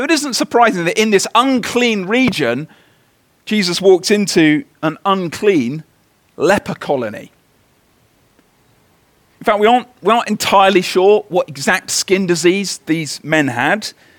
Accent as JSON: {"language": "English", "country": "United Kingdom", "said": "I mean, I'm a Brit, and I think we are perhaps the most miserable culture possibly on the planet."}